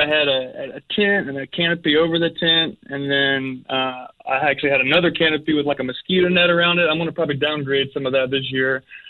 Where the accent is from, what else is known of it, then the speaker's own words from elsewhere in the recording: Louisiana, United States; I'm from Louisiana, down by Baton Rouge.